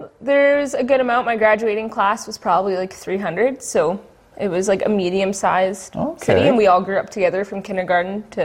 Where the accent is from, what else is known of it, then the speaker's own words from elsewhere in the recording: Medicine Hat, Alberta, Canada; Oh, I was born and raised in Medicine Hat, Alberta, super south.